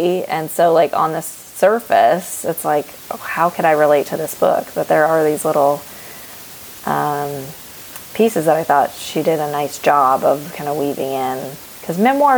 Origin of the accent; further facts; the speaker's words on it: the South, United States; And I grew up in the South